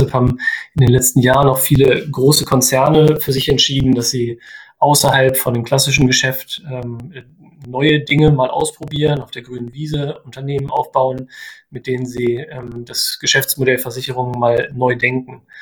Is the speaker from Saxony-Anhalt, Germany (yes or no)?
no; Osterode am Harz, Lower Saxony, Germany; Ja, ich komme ursprünglich aus Osterode, so wie auch du, deshalb kennen wir uns ja auch schon seit gut 20 Jahren.